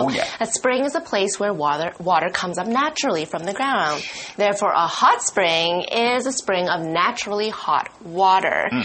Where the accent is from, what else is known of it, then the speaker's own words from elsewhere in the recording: Canada; Both Mike and I live abroad because we are from Canada.